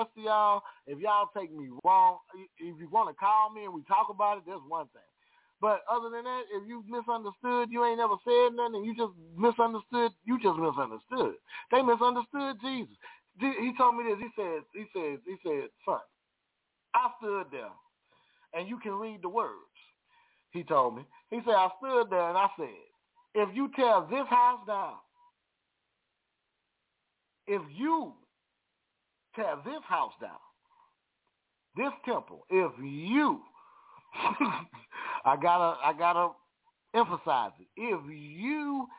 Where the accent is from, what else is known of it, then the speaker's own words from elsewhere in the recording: Houston, Texas, United States; If you move to Houston, I'm from Houston, praise God.